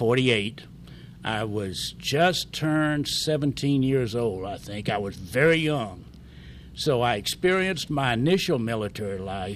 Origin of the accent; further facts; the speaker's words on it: Quitman, Georgia, United States; Born and raised in Quitman, Georgia. When I was ready, finishing high school, we had 11 grades.